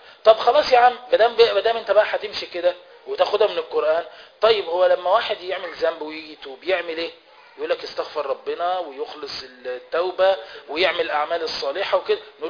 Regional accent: Egypt; ده احنا مصريين مع بعض

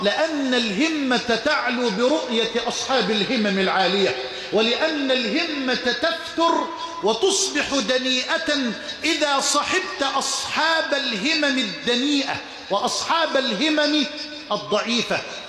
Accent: Egypt; بلدنا مصر

